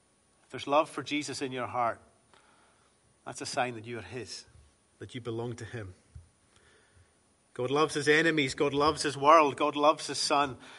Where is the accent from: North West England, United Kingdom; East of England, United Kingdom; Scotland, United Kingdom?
Scotland, United Kingdom; I grew up in the Western Isles